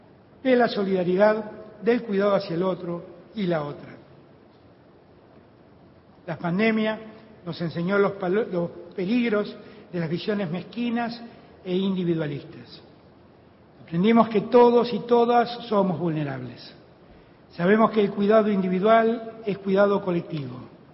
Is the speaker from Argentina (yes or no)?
yes; Argentina; Quiero ser recordado como un argentino que un día fue elegido como presidente y fue capaz de servir a su pueblo